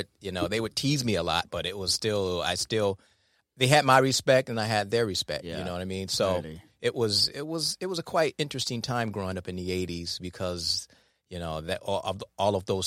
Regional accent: Detroit, Michigan, United States; So I, you know, I would say from like in 81 is like when I started understanding the social aspect of growing up in Detroit, you know.

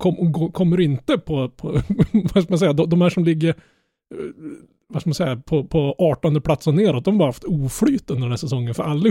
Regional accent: Norrland, Sweden; ja, jag är norrlänning, ja, jag är partisk.

